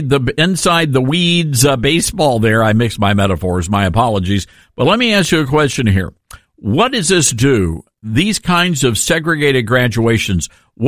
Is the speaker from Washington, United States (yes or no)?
no; Memphis, Tennessee, United States; One of the things I'm excited about here in Memphis, my hometown, and where we broadcast our national program